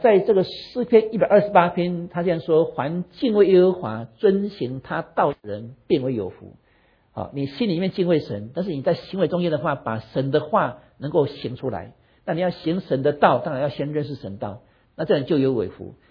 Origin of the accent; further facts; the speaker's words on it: Taiwan; 那我们从台湾来的，台湾是果树王国